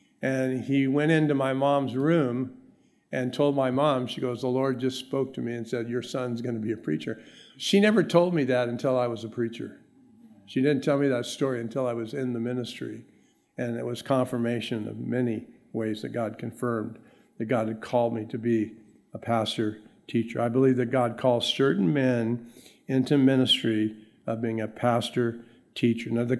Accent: Los Angeles, California, United States; born there; my mom actually told me a story that when I was born in the hospital, I was born in Los Angeles

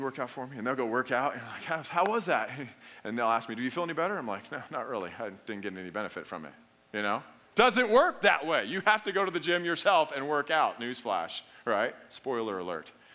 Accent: Alaska, United States; I grew up in Alaska. I remember waiting at the bus stop. It was like 40 below zero.

